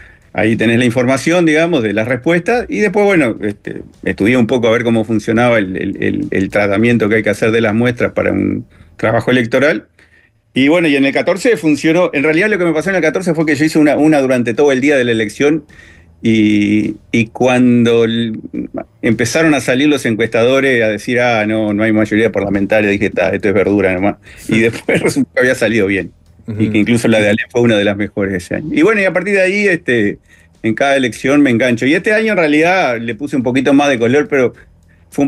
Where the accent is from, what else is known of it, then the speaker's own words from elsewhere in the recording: Mercedes, Soriano, Uruguay; vivo acá en Mercedes. Si bien yo no nací en Mercedes, pero desde muy chiquito me trajeron a Mercedes, así que soy mercedario. Vivo acá, por suerte.